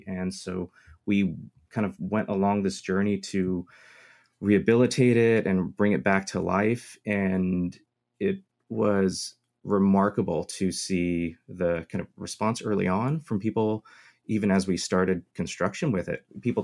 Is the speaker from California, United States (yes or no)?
yes; Lompoc, California, United States; born there; And being a longtime resident of the Valley, like I was born in Lompoc